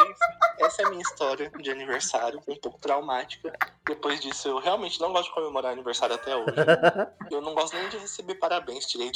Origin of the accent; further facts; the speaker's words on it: São Paulo, Brazil; Eu sou aqui de São Paulo.